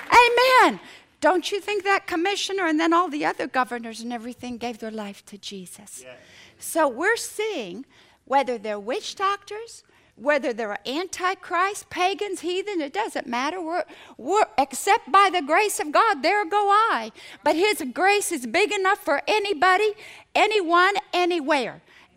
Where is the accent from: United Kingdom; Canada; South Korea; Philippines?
Philippines; For a Muslim group of terrorists, which was where I grew up in the Philippines.